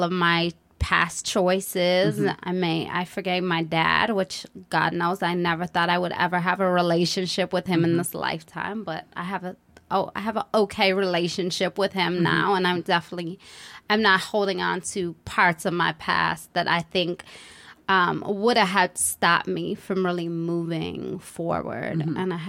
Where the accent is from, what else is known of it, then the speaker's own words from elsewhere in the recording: Detroit, Michigan, United States; I had never seen that growing up in Detroit. I just was like, everybody in Detroit where I come from, it's like, you're hard.